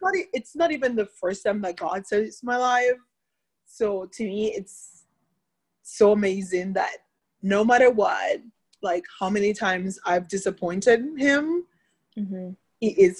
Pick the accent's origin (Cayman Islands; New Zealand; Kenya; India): Cayman Islands; now in Texas, United States; So quick background story. I'm actually from the Cayman Islands. I moved to Texas about 4 years ago.